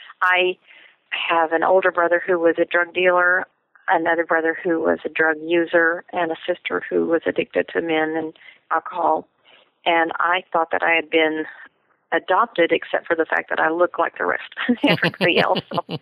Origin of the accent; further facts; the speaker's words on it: Amarillo, Texas, United States; I grew up in Amarillo, Texas. I'm a Texan, and once a Texan, always a Texan.